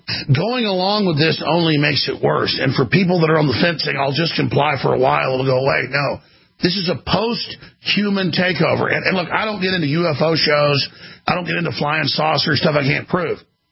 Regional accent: Dallas, Texas, United States; But I grew up in Dallas with racist black people beating my ass and racist white people attacking me.

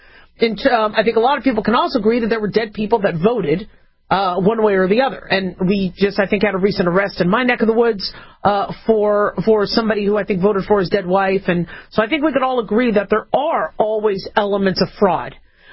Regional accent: United States; I mean, you know, I'm an American.

